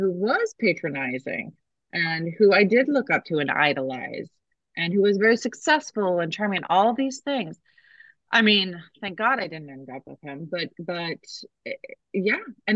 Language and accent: English; Minnesota, United States; So my husband and I grew up in Minnesota.